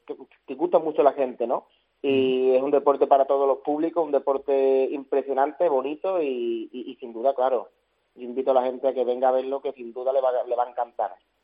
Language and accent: Spanish; Lantejuela, Andalusia, Spain; aquí en mi zona, en mi pueblo, en la Antejuela